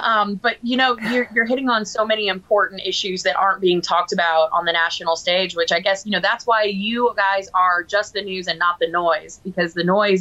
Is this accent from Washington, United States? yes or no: no; Florida, United States; This letter that we have teamed up with Darren Soto out of my home state of Florida